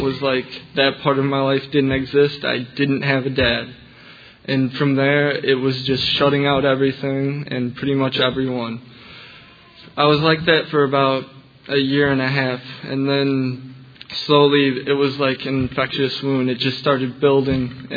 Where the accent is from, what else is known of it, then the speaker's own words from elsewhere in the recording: Wilmington, Illinois, United States; I'm 17. I come from Wilmington, Illinois. I go to a small home church there.